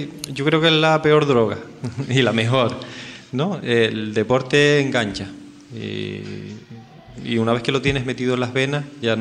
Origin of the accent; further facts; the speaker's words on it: Punta Mujeres, Canary Islands, Spain; also born or lived in Venezuela; nací en Venezuela, pero mis padres son canarios y me trajeron de chiquitito. O sea, yo soy conejero, de Punta Mujeres, para ser más exacto.